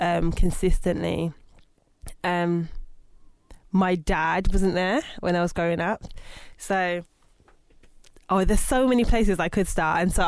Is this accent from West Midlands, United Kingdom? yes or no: yes; Birmingham, West Midlands, United Kingdom; I'm originally from Birmingham. Born in 1986, hold tight, the 80s babies.